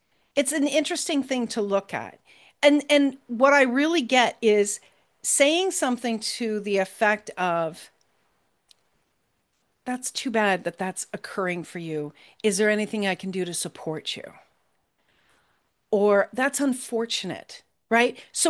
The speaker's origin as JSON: {"language": "English", "country": "Canada", "said": "and I'm a Canadian"}